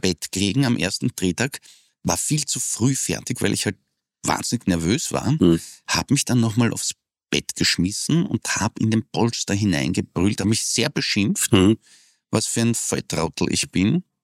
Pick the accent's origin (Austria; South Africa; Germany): Austria; Lower Austria; also born or lived in Vienna; Ja, aber ich bin ja in Wien aufgewachsen. Also eigentlich in Niederösterreich.